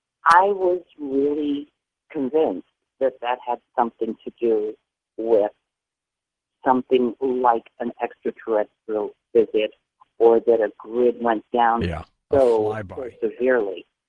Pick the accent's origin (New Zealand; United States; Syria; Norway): United States; Boston, Massachusetts; and I am originally from Boston, and I was in Boston in 1965 for the amazing blackout of the Northeast.